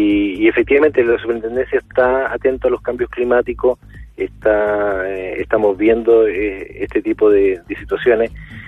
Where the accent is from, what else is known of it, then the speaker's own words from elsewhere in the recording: Magallanes, Chile; yo que soy magallánico, nacido y criado en esta hermosa región